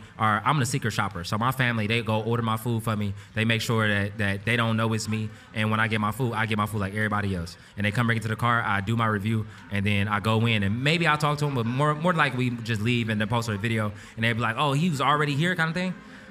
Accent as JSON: {"language": "English", "town": "Detroit", "region": "Michigan", "country": "United States", "said": "Hey, I'm from Detroit."}